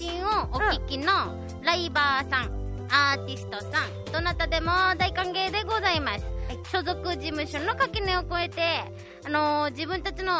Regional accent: Fukuoka, Japan; now in Okinawa, Japan; 生まれも育ちも博多っ子、うん、結婚して沖縄に移住してまいりました、

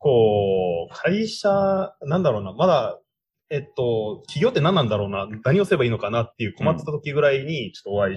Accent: Okinawa, Japan; also born or lived in Tokyo; まあ沖縄出身で、そこから、まあいろいろと沖縄で仕事もしてたんですけど、東京に行って、で、東京で8年ぐらい住んで

